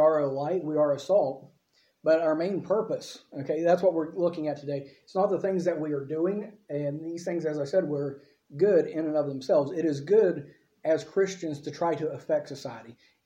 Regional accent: United States; I do that because I'm an American, okay?

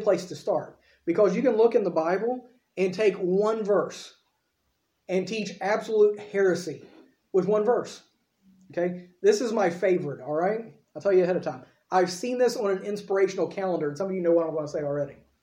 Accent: United States; Because I'm American, this is a pet peeve of mine.

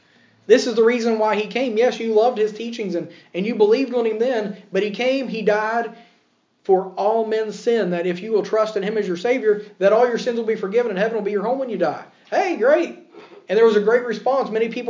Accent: United States; now in Ireland; Yes, I'm an American. Yes, people hear my accent. That sticks out.

